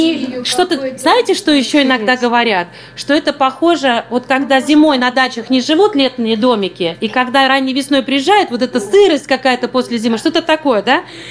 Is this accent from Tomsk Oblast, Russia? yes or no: no; Saint Petersburg, Russia; И вот очень часто мы, петербуржцы, с вами не замечаем